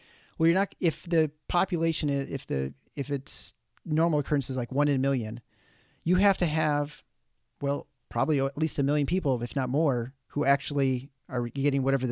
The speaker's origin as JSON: {"language": "English", "country": "Canada"}